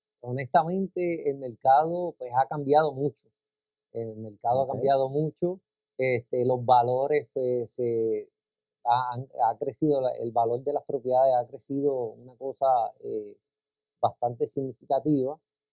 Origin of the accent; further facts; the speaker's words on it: San Sebastián, Puerto Rico; Soy del pueblo de San Sebastián.